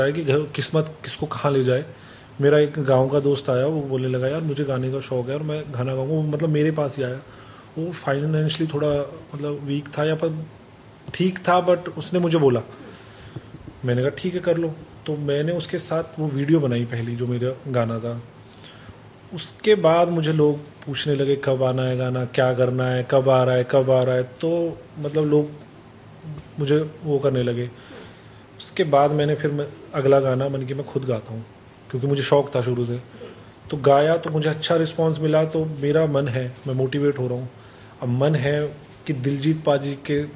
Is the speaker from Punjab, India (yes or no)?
yes; Punjab, India; accent: Punjabi; क्योंकि मेरे पंजाबी एक्सेंट और गुजर एक्सेंट में बहुत फ़र्क है